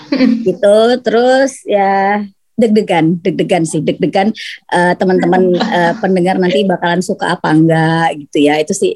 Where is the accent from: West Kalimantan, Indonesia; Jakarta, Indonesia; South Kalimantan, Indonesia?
Jakarta, Indonesia; Kebetulan suami aku yang orang Solo. Aku dari Jakarta.